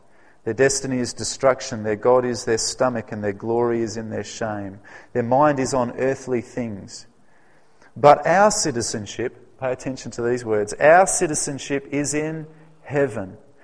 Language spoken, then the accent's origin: English; Australia; now in Perth, Australia; And I'm not from Perth. You know, I was born in the country. I've spent most of my life in the country.